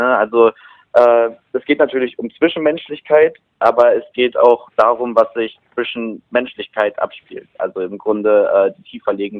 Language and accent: German; Bochum, North Rhine-Westphalia, Germany; Ich komme aus Bochum. Bin auch gebürtig aus dem Ruhrgebiet.